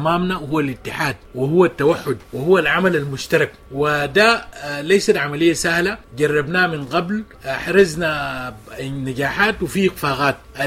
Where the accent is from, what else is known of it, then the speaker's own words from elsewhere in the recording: Sudan; ده ملك وإرث لنا نحن كسودانيين